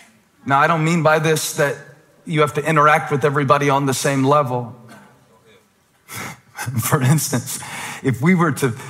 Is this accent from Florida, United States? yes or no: no; Moncks Corner, South Carolina, United States; now in Charlotte, United States; I don't know if it was just growing up in Monk's Corner. You didn't have to decide where to send your kids to school. There were two. I moved to Charlotte.